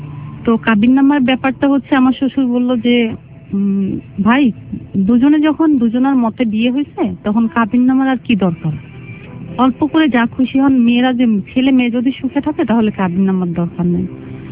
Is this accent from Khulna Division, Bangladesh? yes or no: yes; Jessore, Khulna Division, Bangladesh; আমি ছিলাম যশোরের মেয়ে